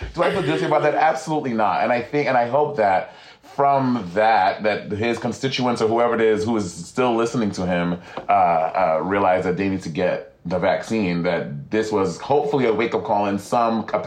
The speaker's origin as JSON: {"language": "English", "country": "St. Lucia", "tie": "born or raised there", "said": "growing up I grew up in St. Lucia"}